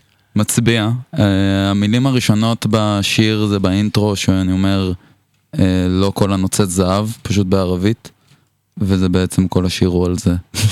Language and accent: Hebrew; Beit Jann, Northern District, Israel; also born or lived in Eilat; וההורים שלי מכפר בית ג'אן, ואני נולדתי באלת, בזמן שאבא שלי עבד בחייבר, בקקל, והוא התאהב באזור ונשאר שם, ואני נולדתי כשהוא היה שם. עשיתי שם את הגן, ואז עברתי לכפר לעשות שם יסודי, ללמוד ערבית